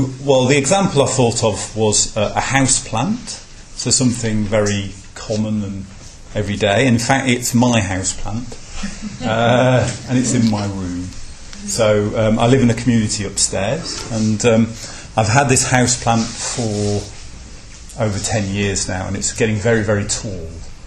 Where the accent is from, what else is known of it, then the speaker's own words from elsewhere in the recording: Midlands, United Kingdom; growing up in the Midlands. In the 1970s and 1980s, my family conditions.